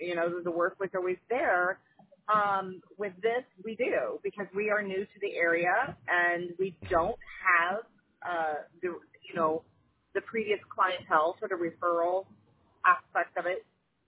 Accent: Oklahoma, United States; now in Branson, United States; So essentially, so we are from Oklahoma, and we have a business in Oklahoma.

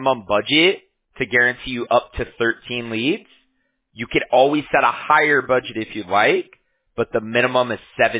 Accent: Huntington Beach, California, United States; I'm from California, from Huntington Beach.

